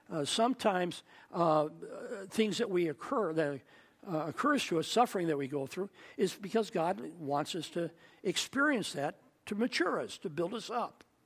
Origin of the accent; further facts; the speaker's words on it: California, United States; I'm from California, because a lot of people from Arizona resent the fact that we Californians have been moving into the state.